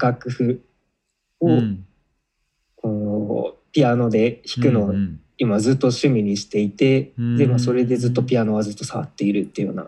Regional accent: Okinawa, Japan; 僕も吉高も沖縄出身で、でも地元が一緒ってわけではなくて

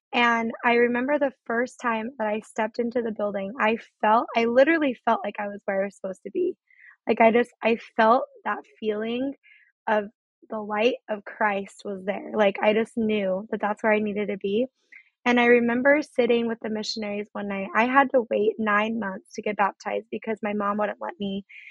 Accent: Twin Falls, Idaho, United States; I'm from Twin Falls, Idaho, so there's a lot of members in the area.

